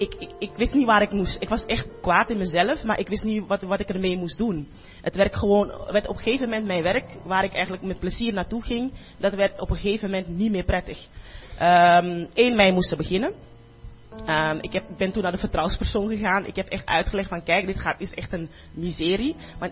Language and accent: Dutch; Amsterdam, North Holland, Netherlands; ik kom uit Amsterdam, dat kan toch gewoon helemaal niet.